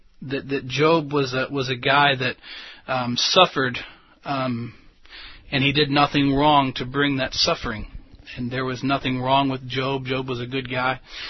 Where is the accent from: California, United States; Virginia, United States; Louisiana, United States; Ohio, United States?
Virginia, United States; I'm from Virginia, where it's just about as cool as it is here in Florida now.